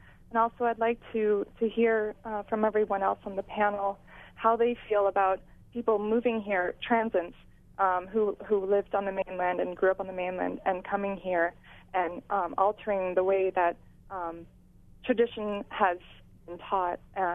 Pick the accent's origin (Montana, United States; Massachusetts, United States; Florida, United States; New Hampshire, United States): New Hampshire, United States; moved away; I'm actually moving very soon to progress with an educational position where I was born and raised in New Hampshire.